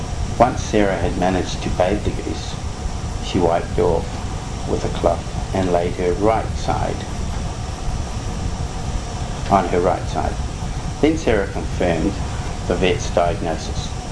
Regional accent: Russell, Northland, New Zealand; I was born in Russell. I'm of Ngāpuhi descent. It's my tribal side. Ngāti Manu is my iwi. My mother's from up north here.

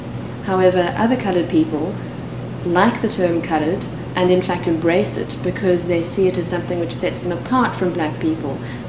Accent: Cape Town, Western Cape, South Africa; accent: Cape Town; My accent is a Cape Town accent, and to American ears probably sounds quite British. In fact, there are many people in South Africa who speak the way

